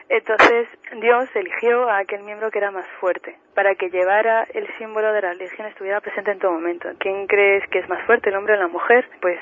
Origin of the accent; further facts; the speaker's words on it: Spain; Primero porque somos españoles y los que habían sido asesinados eran nuestros hermanos y hermanas, nuestros compatriotas.